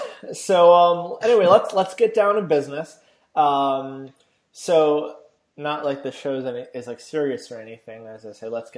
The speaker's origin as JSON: {"language": "English", "country": "United States", "said": "it might be because I'm American, so it's the grass is greener."}